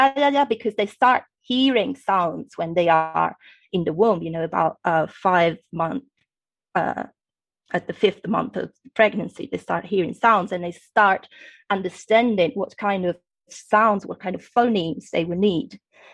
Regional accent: Italy; first language Italian; English is a second language; also born or lived in England; Now, I was born in Italy. I was raised in Italian. I spent some time in England, Britain. You know, in English-speaking countries, and of course I did my degree, PhD, and everything in English.

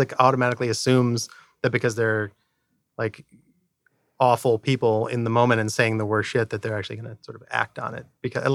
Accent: New York, United States; I'm from New York, you know.

